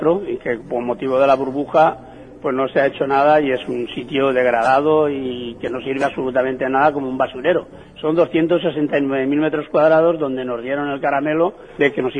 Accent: Valencia, Valencian Community, Spain; Yo, por ejemplo, soy del Carmen, pero a los 23 años ya me vine a vivir a Benimaclet.

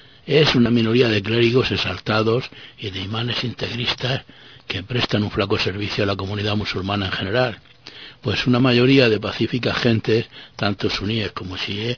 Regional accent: Spain; moved away as an adult; cuando salí de España por la primera vez para continuar mis estudios en un ambiente dominado por franceses

